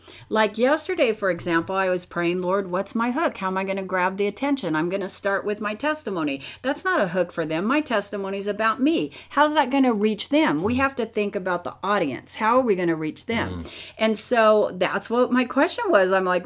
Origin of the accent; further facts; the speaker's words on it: United States; now in Bulgaria; Matt and I are serving in Bulgaria here, you know, and we were born and raised in America